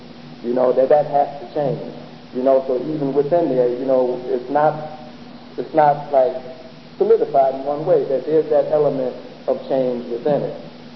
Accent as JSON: {"language": "English", "region": "New Jersey", "country": "United States", "said": "New York, New Jersey, because I'm basically from New Jersey."}